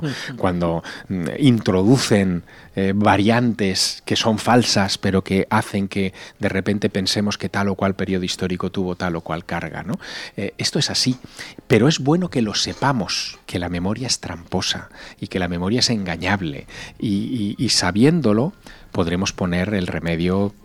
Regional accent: Teruel, Aragon, Spain; Yo nací en Teruel, es una ciudad con muy poca contaminación lumínica. Vivía a las afueras, además, cuando se acababa la ciudad, donde se acababa la ciudad.

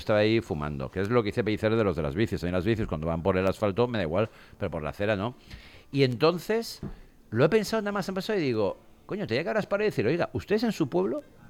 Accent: Valencia, Valencian Community, Spain; Siendo valenciano a mí ya me cuesta.

